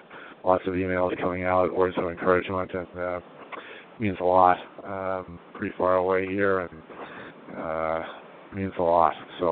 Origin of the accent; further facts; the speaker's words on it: United States; Just to thank the French for this race, and honor to be in it as an American. Only the 3rd American in it.